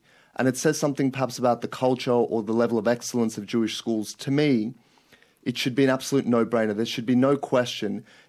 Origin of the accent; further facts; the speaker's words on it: Australia; We're as Australian as any Australian in this country.